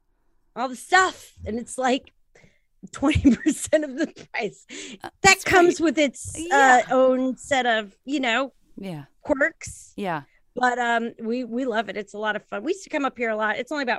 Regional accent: New Jersey, United States; I am half Italian from New Jersey. I'm New Jersey Italian. Or at least half.

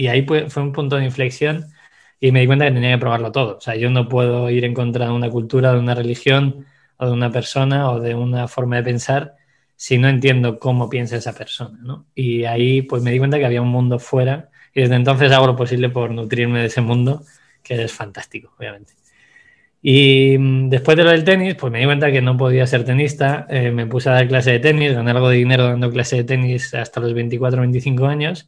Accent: Segovia, Castile and León, Spain; born there; Nací en Segovia, seguí los pasos típicos de una carrera de administración y dirección de empresas

